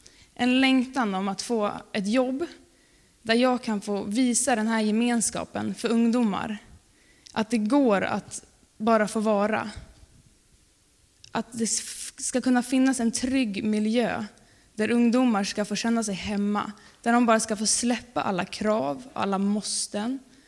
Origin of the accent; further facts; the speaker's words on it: Alunda, Uppsala County, Sweden; som jag tror att ni flesta har hört. Jag tänkte börja presentera mig själv lite eftersom jag inte kommer härifrån. Jag kommer då från Alunda som ligger lite utanför Uppsala. Och där är jag med i Furehöjdkyrkan